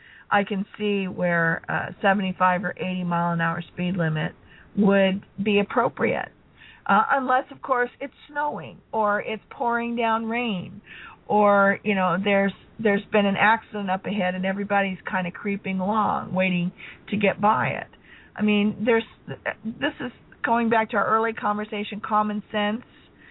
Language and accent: English; Louisiana, United States; now in Oregon, United States; having been born and raised in Louisiana and having spent now the better part of my life in Oregon